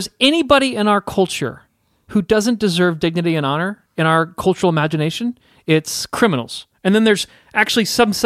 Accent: Southport, Indiana, United States; I grew up in Southport, which is, I don't know, 10 miles, 10 miles north of Franklin.

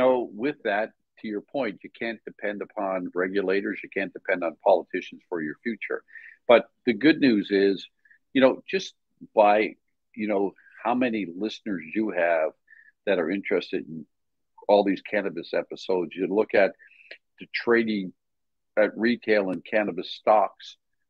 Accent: Nova Scotia, Canada; now in New York City, United States; I'm in New York City today and it is about 19 degrees. I grew up in Canada and Nova Scotia.

